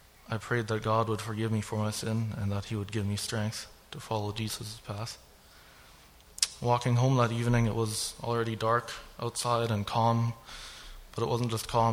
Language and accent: English; Canada; also born or lived in Germany; I was born in Germany, and when I was five, my family moved to Canada.